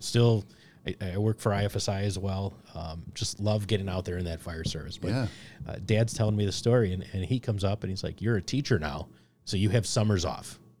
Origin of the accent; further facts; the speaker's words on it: Northlake, United States; I did. I grew up in Northlake. Always knew I wanted to be a fireman.